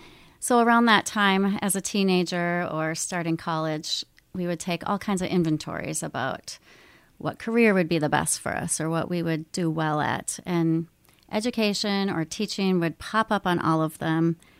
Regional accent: Northfield, United States; I grew up in the Northfield area. I'm an alum of Northfield High School, class of 1993, and I loved high school.

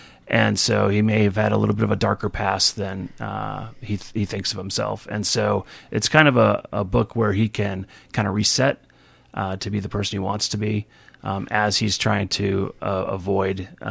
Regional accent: Massachusetts, United States; moved away as an adult; also born or lived in Oregon; I grew up in Massachusetts, about 10 minutes from where the Patriots play football. Was there for the first 20 some odd years of my life. I went to college at UMass Amherst, ended up going to law school out in Oregon

